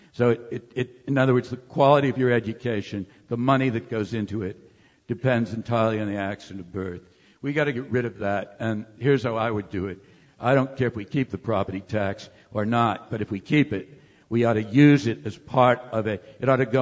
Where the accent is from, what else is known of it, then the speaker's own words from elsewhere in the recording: Boston, Massachusetts, United States; But in my hometown of Boston, for example